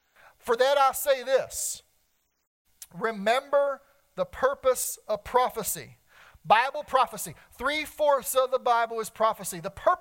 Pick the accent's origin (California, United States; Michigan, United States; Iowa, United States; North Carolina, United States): North Carolina, United States; Winston-Salem; When I was a little boy, growing up in Winston-Salem, North Carolina, I followed the Winston Cup Series, NASCAR racing.